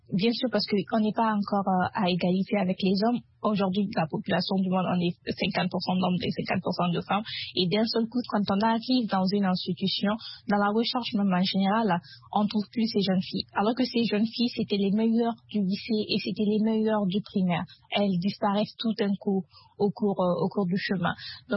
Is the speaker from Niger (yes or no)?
yes; Zinder, Niger; moved away as an adult; je suis née et j'ai grandi au Niger. J'ai fait mes études au Niger jusqu'au baccalauréat. Et après, j'ai dû quitter le Niger parce que tout simplement dans ma ville, il n'y avait pas d'université. Je viens de Zinder